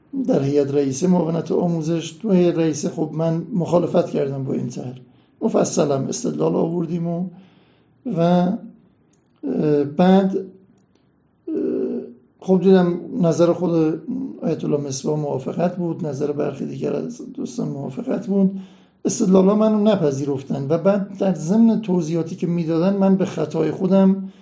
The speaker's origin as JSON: {"language": "Persian", "region": "Hamadan", "country": "Iran", "said": "ما هم همدانی هستیم"}